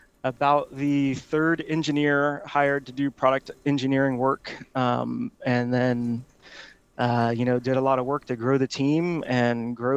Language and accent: English; Honolulu, Hawaii, United States; now in Atlanta, United States; My background, I went to college in Auburn, Alabama. I'm from Honolulu, Hawaii.